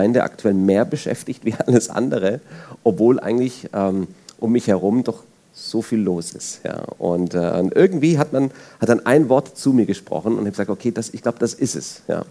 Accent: Germany; Ich komme aus Italien ursprünglich. Das muss ich wirklich so betonen. Ich bin nämlich in Deutschland geboren und in Deutschland groß geworden. Aber ich bin der Erste aus der Familie, der außerhalb Siziliens sozusagen groß geworden ist.

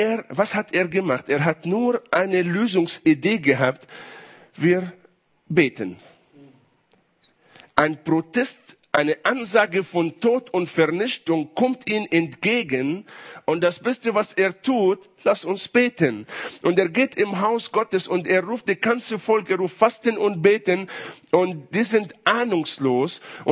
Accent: Israel; ich komme aus Israel

